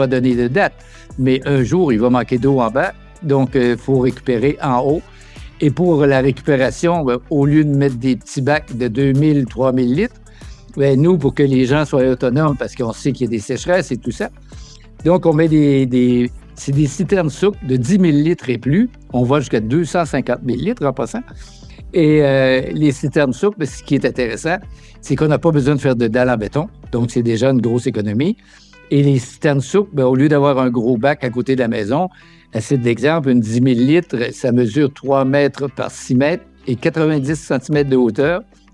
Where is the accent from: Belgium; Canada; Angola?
Canada; Quebec; now in Marie-Galante, France; Moi, je suis basé à Marie-Galante. Même si je suis Québécois, ça fait 30 ans que je suis aux Antilles.